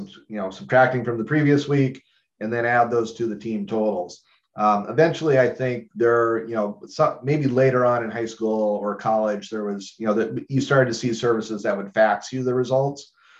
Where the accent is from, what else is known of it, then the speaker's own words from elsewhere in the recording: Iowa, United States; I grew up in Iowa. We didn't have, obviously, a major league team.